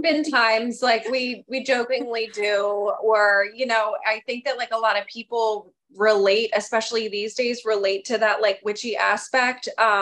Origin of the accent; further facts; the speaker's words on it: Bible Belt, United States; You know, I was raised in the Bible Belt and basically in a cult type church that my biological mother was part of.